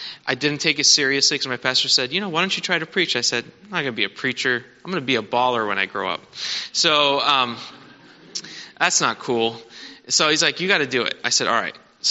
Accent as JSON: {"language": "English", "town": "Detroit", "region": "Michigan", "country": "United States", "tie": "born or raised there", "said": "And growing up in Detroit, Michigan, my parents were very poor, coming to this country with almost nothing."}